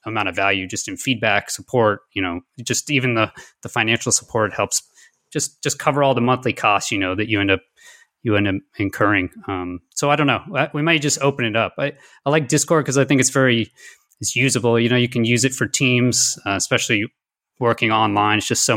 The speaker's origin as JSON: {"language": "English", "town": "Houston", "region": "Texas", "country": "United States", "tie": "born or raised there", "said": "Yeah, so I grew up in Houston."}